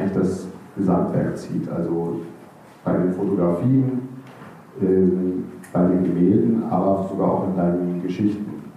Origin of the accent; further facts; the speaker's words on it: Hanover, Lower Saxony, Germany; Ich komme aus Hannover